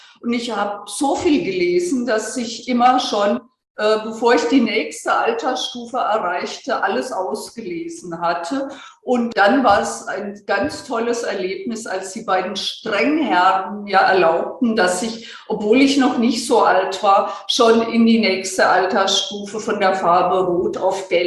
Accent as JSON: {"language": "German", "town": "Würzburg", "region": "Bavaria", "country": "Germany", "said": "ich komme aus Würzburg"}